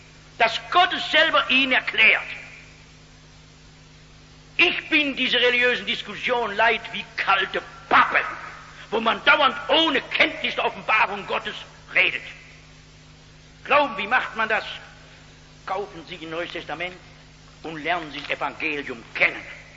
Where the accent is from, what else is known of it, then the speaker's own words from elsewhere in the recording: North Rhine-Westphalia, Germany; Es sagte mir gestern jemand, ich hätte eine abscheuliche Aussprache, das ist richtig, nicht? Ich komme aus dem Ruhrgebiet.